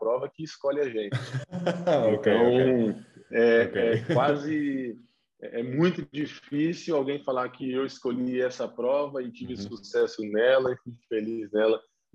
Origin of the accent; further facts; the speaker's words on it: Marília, São Paulo, Brazil; Tenho 29 anos, sou nascido no ano de 92 e sou natural de Marília, no interior de São Paulo, Brasil, e já naturalizado português.